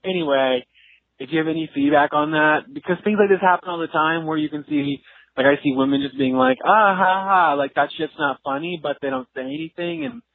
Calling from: San Diego, California, United States; I'm calling from San Diego.

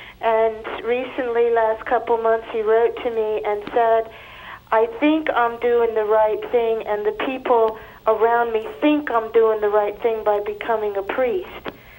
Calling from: Texas, United States; I'm from calling from Texas.

